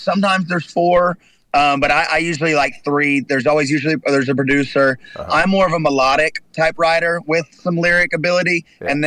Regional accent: Oklahoma, United States; So sadly, it's Dallas Cowboys because I grew up in Oklahoma.

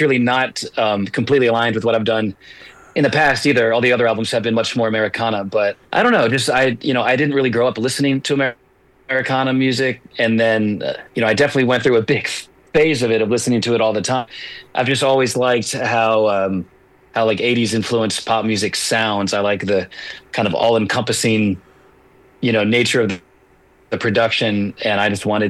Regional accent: Richmond, Virginia, United States; I grew up in Richmond, Virginia, and went to college in Virginia, and then went to New York after college.

